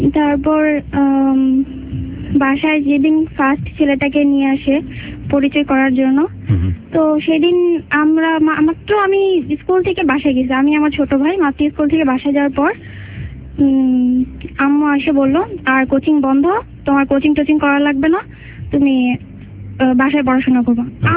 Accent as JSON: {"language": "Bangla", "town": "Dhaka", "region": "Dhaka Division", "country": "Bangladesh", "tie": "born or raised there", "said": "আমার জন্ম আমার নানুর বাড়িতে, আমি বড় হয়েছি ঢাকায়, আমরা স্থানীয়। আমার একটা মানে জয়েন্ট ফ্যামিলিতে বড় হয়েছি"}